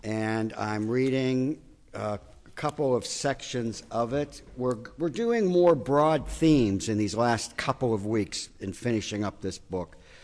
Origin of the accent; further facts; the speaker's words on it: Pennsylvania, United States; now in New Jersey, United States; who knew growing up in Pennsylvania that New Jersey could be so beautiful?